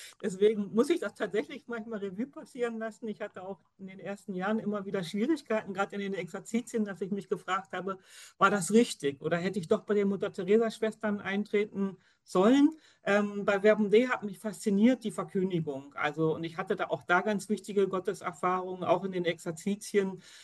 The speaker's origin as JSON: {"language": "German", "region": "Hamburg", "country": "Germany"}